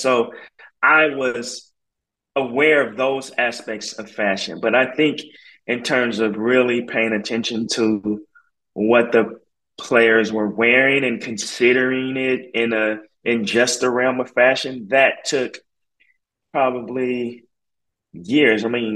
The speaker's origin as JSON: {"language": "English", "town": "Portland", "region": "Oregon", "country": "United States", "tie": "born or raised there", "said": "Yeah, I mean, I think, you know, as a kid, I grew up in Portland, Oregon, so I'll say that there."}